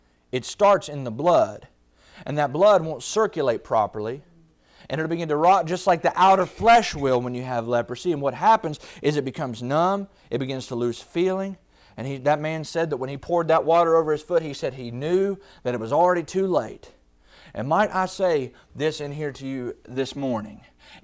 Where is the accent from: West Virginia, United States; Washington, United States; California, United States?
West Virginia, United States; and I'm from West Virginia, so I have to have a dictionary when I'm reading my Bible